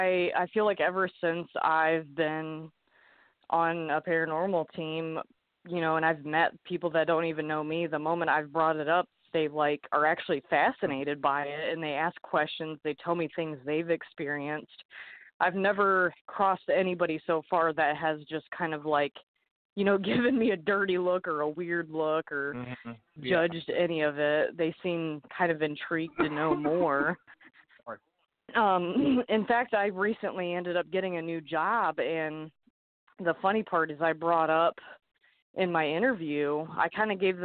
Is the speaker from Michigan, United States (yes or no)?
no; Fort Wayne, Indiana, United States; also born or lived in Norfolk, Virginia / Illinois; I was born in Norfolk, Virginia when my dad was in the Navy. They moved, I think, into Illinois pretty much when I was still kind of a baby. And then for whatever reason, my parents decided to move to Fort Wayne, Indiana. So I've been here ever since.